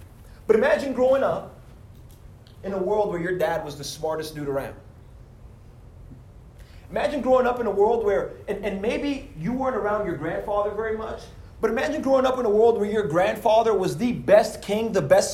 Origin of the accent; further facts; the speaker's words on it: New York, United States; So like Ben was saying, I am from New York. I hate the Yankees. Big Red Sox fan.